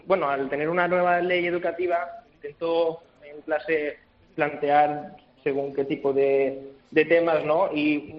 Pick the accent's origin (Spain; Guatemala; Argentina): Spain; Balearic Islands; como muchos profesores de las Pitiusas somos de Mallorca